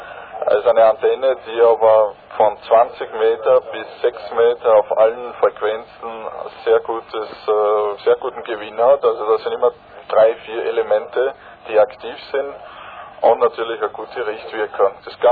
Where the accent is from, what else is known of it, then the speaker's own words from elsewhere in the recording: Austria; also 5 Franzosen und ich als Österreicher